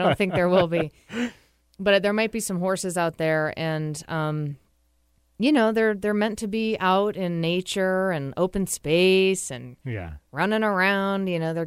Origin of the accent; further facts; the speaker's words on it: Scotland, United Kingdom; I'm Scottish.